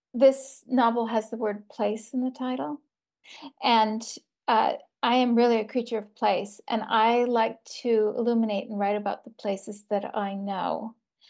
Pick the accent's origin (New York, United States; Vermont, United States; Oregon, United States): New York, United States; Well, I grew up outside of Albany, New York